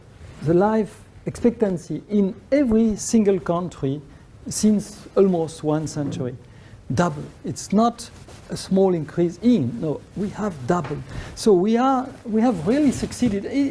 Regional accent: Switzerland; English is a second language; Doctor, an epidemiologist by background, and I am from Switzerland. I am the director of the Institute of Global Health at the University of Geneva.

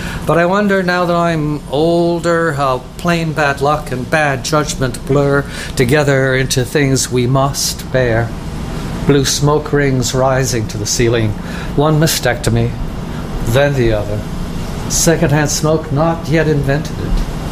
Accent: Massachusetts, United States; So I've brought another new poem, another poem about growing up in Massachusetts, and another country, another century.

